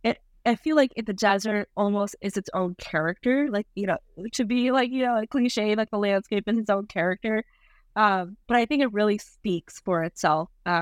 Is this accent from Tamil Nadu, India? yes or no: no; Rajasthan, India; born there; Yeah, so I was born in Rajasthan, India. And Rajasthan is the desert state in India.